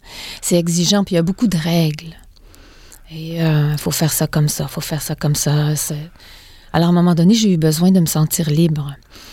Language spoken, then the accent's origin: French; Quebec, Canada; Tu sais, je viens du Saguenay, alors on a tous un peu ce sens dramatique